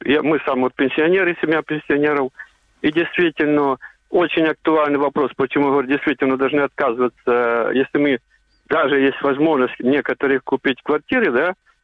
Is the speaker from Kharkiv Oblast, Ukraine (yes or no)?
yes; Kharkiv, Kharkiv Oblast, Ukraine